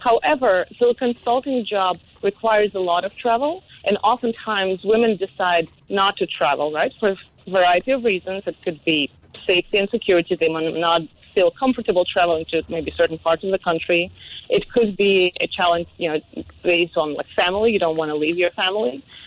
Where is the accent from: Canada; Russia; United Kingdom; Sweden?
Russia; moved away as an adult; now in United States; my background is actually Russian. I'm from Russia. I live right now in the United States.